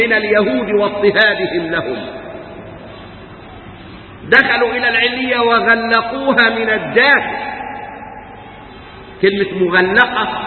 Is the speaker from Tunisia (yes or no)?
no; Egypt; في بلدنا مصر